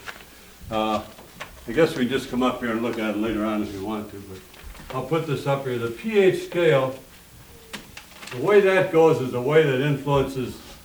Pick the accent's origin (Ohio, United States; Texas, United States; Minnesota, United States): Minnesota, United States; St. Paul; I'm from St. Paul, Minnesota.